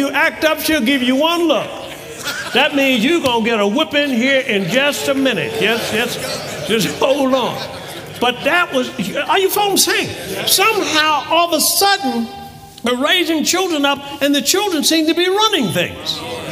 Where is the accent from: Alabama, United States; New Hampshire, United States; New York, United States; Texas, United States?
Alabama, United States; Tuskegee; Here I was raised in Tuskegee, Alabama